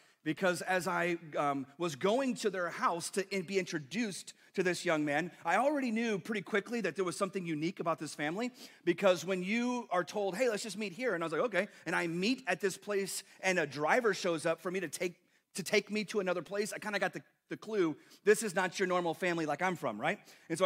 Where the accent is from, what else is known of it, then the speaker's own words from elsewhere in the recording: Texas, United States; Because I'm from Texas.